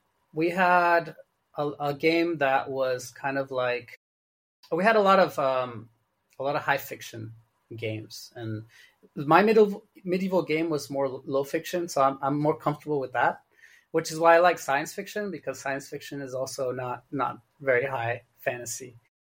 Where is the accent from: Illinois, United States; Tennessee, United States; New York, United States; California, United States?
California, United States; also born or lived in China; Well, I'm from Southern California.